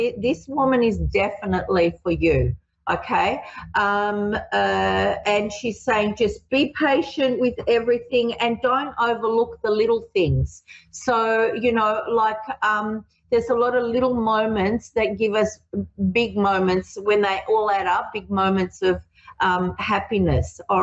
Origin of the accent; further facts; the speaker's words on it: Australia; I'm from Australia